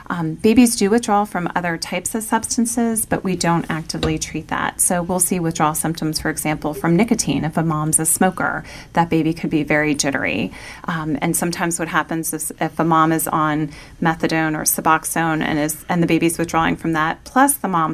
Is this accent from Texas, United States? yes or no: no; Bethlehem, Pennsylvania, United States; Yeah. I'm from Bethlehem, Pennsylvania. I grew up in the area. I went to college at Villanova University